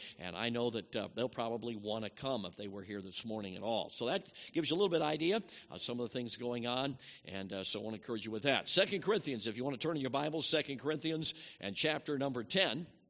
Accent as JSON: {"language": "English", "town": "Chicago", "region": "Illinois", "country": "United States", "tie": "born or raised there", "lives_now": "Canada", "said": "Chicago. But I don't live there anymore. I went north of the border, okay? And there are some benefits of growing up in Chicago."}